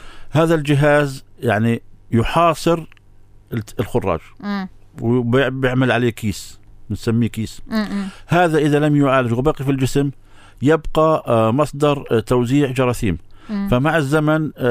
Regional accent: Palestine; إحنا عندنا بفلسطين تحديدا مشكلة عامة هاي

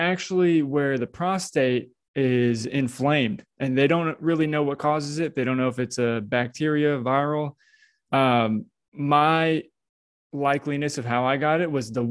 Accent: Tampa, Florida, United States; I'm actually born and raised from Tampa, Florida.

